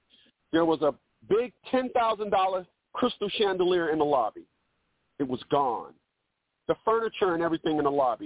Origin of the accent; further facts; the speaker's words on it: Newark, New Jersey, United States; I'm from Newark.